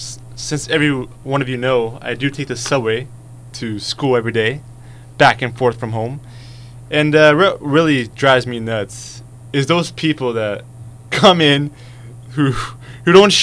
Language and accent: English; Canada; I don't like hockey. I'm Canadian.